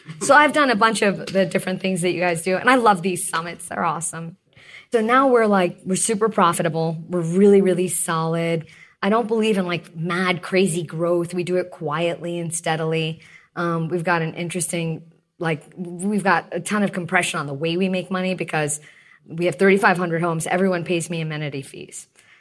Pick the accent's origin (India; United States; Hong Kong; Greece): India; moved away; My dad founded the company and we immigrated from India, almost 40 years ago, because my dad started the company pretty quickly thereafter.